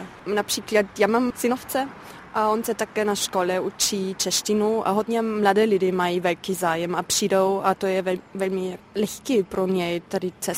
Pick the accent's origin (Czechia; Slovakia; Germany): Germany; Bavaria; Czech is a second language; now in Czech Republic; jsem vyrostla na hranici v Bavorském lese